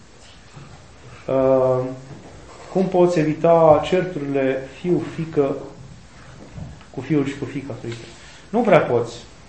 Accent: Moldavia, Romania; Și am întâlnit foarte mulți oameni care erau din Moldova și apoi noi suntem moldoveni

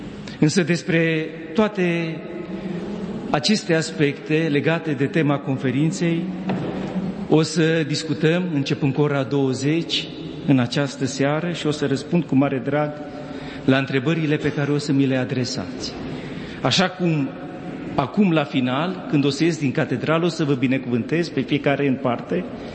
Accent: Spermezeu, Bistrița-Năsăud, Romania; voi ajunge sâmbătă și în satul meu natal, Spermezeu, la poalele munților Țibleș, în județul Bistrița-Năsăud

